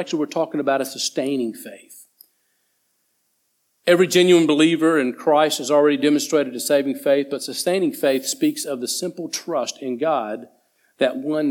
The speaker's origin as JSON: {"language": "English", "country": "United States", "tie": "born or raised there", "said": "I was born and raised in America, and so I can promise you that this is probably pretty close to being accurate."}